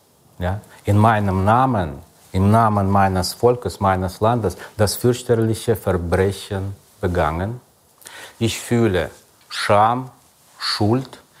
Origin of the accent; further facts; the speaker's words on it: Russia; Ich bin Russe